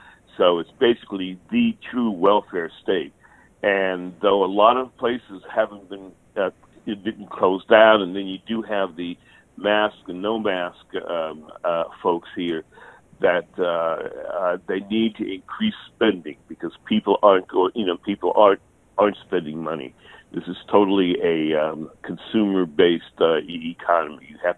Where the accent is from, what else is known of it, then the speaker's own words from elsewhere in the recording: Massachusetts, United States; also born or lived in Staten Island, New York; now in Mississippi, United States; from Massachusetts originally, but I was born in Staten Island, New York.